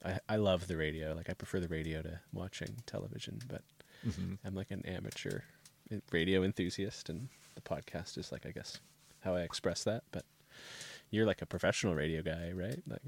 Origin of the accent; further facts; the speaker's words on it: the Maritimes, Canada; I grew up out east in the Maritimes